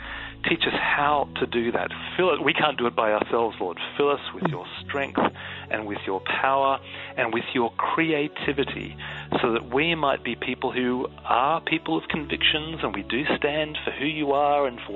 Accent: Australia; now in United Kingdom; we have it here in the UK, we have it in Australia, my home country.

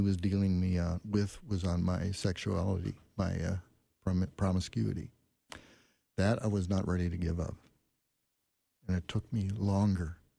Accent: Biwabik, Minnesota, United States; born there; the town I was born in Bywabik

